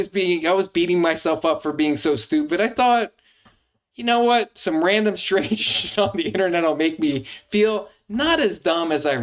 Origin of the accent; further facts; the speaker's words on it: New Jersey, United States; I'm from New Jersey. I didn't grow up in these kind of cold climates where sauna's a part of family life.